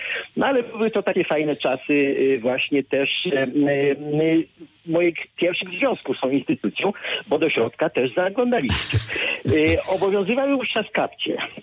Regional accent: Zielona Góra, Lubusz Voivodeship, Poland; Muszę powiedzieć, że jestem rodowitym zielonogórzaninem. Urodziłem się tutaj przy Alei Niepodległości, w nieistniejącym już dzisiaj szpitalu położniczym. Całe praktycznie swoje życie, dzieciństwo spędziłem przy dzisiejszej ulicy

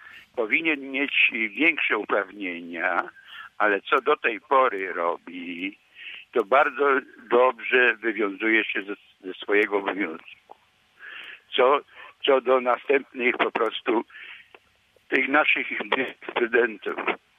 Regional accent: Lower Silesian Voivodeship, Poland; now in Tarnów Jezierny, Poland; Ja dzwonię z Tarnowa Jeziornego. Pochodzę po prostu z Dolnego Śląska jako górnik

